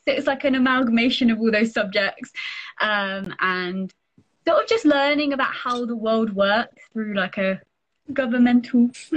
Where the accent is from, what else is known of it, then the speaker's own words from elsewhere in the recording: South East England, United Kingdom; Yeah, I am from Kent, though, so quite a way away. I've lived near Dover, which in like quite a rural area.